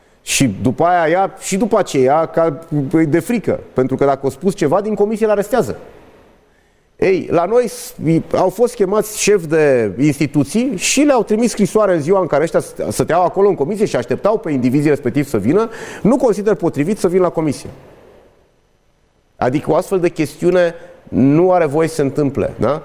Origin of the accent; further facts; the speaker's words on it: Timiș County, Romania; vă dau cazul Timișului de unde sunt eu